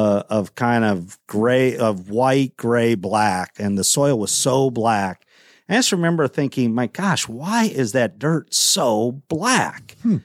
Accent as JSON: {"language": "English", "region": "Midwest", "country": "United States", "said": "I've always lived in the Midwest. I'm from the Midwest. I kind of consider that home."}